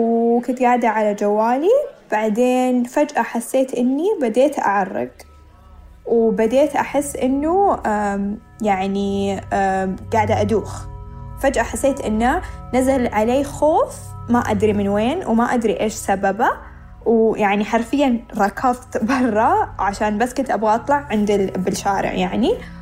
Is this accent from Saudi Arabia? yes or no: yes; Saudi Arabia; moved away as an adult; أنا بطلع من السعودية أخيرا عشان يكون عندي الحرية اللي ما كان عندي إياها